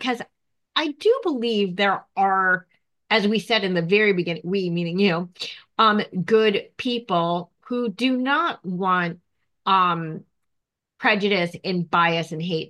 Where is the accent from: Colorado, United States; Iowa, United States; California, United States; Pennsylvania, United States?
Pennsylvania, United States; Philadelphia; I'm from Philadelphia.